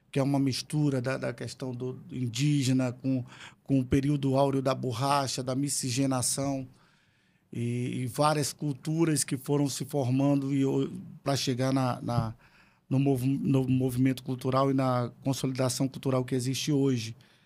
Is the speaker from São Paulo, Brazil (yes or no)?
no; Amazonas, Brazil; somos caboclos, sim. Somos indígenas, sim. Sou amazonense, sou daqui.